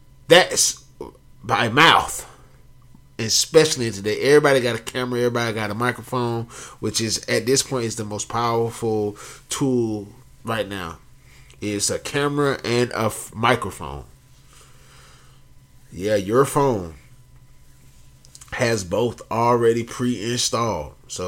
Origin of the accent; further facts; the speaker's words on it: Georgia, United States; I'm not from California, I'm from Georgia.